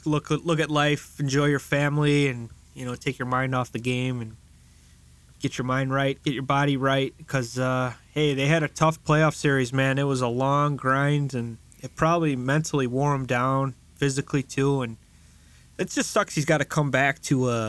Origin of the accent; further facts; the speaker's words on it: United States; And I say us as being an American.